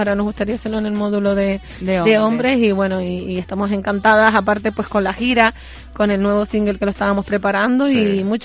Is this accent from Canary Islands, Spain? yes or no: yes; Canary Islands, Spain; como yo voy a estar aquí dar a luz en mi tierra, pues yo pues programé que la última actuación sería en Canarias, y ojalá que sea en Tenerife